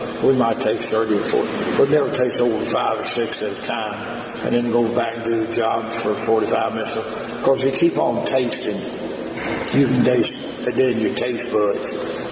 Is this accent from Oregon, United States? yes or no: no; Lawrenceburg, Kentucky, United States; Born and raised in Lawrenceburg. Lived within a mile of where I was born and raised.